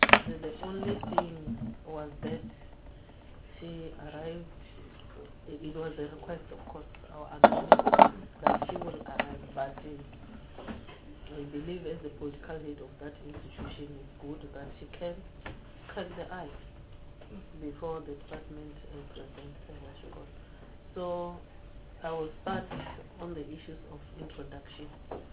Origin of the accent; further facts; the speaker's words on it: Mpumalanga, South Africa; I'm from Mpumalanga Province. I'm an ANC member for that matter. Former deputy chairperson of Mpumalanga in the ANC, former speaker